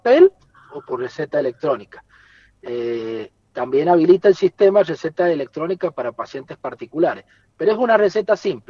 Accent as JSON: {"language": "Spanish", "country": "Argentina", "said": "pero como argentino de cepa y patriota, 1-0."}